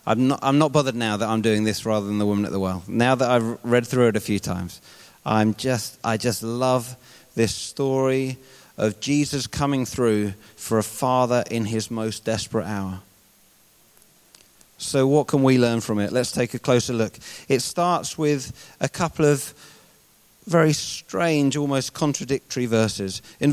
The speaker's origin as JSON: {"language": "English", "town": "Twickenham", "region": "London", "country": "United Kingdom", "tie": "born or raised there", "said": "I grew up in West London, and until I moved here 3.5 years ago, I'd only moved once in my life, which was when I got married."}